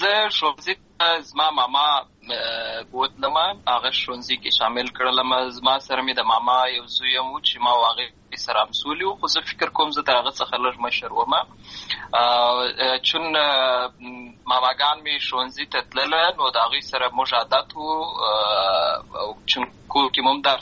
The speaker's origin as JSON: {"language": "Pashto", "town": "Lashkar Gah", "region": "Helmand", "country": "Afghanistan", "tie": "born or raised there", "said": "زه په اصل کې د اروزګان ولایت یم، اما زه په هلمند ولایت لشکرګاه کې پیدا شوی یم، همالته لوی شوی یم، همالته مې ښوونځی لوستې ده،"}